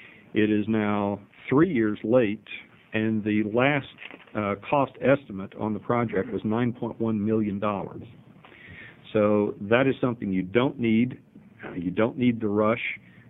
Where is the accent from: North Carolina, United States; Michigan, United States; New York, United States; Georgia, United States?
North Carolina, United States; Mr. Davidson is very familiar with this one, as am I, since it happened in my home state of North Carolina.